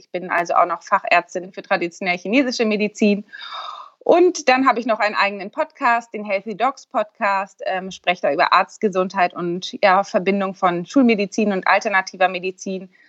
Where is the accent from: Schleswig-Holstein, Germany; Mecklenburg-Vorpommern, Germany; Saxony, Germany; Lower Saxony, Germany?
Schleswig-Holstein, Germany; Eutin; ich bin 34 Jahre alt, ich komme aus Eutin, das ist zwischen Lübeck und Kiel, ganz im Norden.